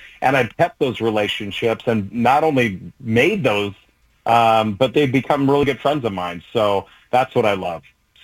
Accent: Warrenton, Oregon, United States; I grew up on the North Coast in Warrenton, and I would look for stories that were kind of centric to the North Coast

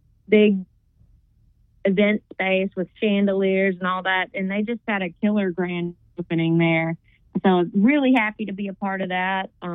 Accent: Citronelle, Alabama, United States; Yep, I grew up in Citronelle. I was a Wildcat.

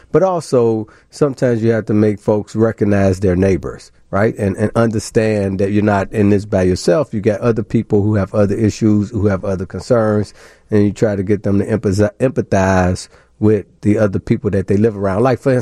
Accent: Chicago, Illinois, United States; Yeah, I grew up in Cabrini Green.

